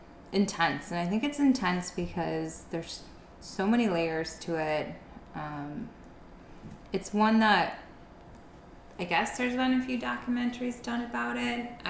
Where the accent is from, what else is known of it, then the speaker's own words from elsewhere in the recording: Colorado, United States; So we're coming from Colorado, like our idea of marijuana is very different than marijuana in the 80s